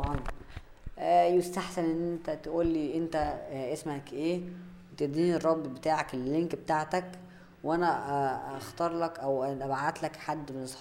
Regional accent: Egypt; طب هو ازاي عارف ان انا مصري؟ ايه شايف اللغة بتاعتي بتكلم عام كده فقال لك ان انا مصري؟ لا طبعا، شايف ان الاي بي بتاعتي من مصر،

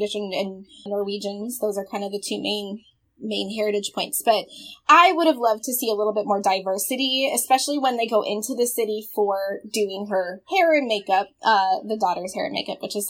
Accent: Minnesota, United States; I have to laugh at this, though, because I, being a Minnesotan, you have to understand that part of the extremely rich culture that Minnesota is, is Lutheranism.

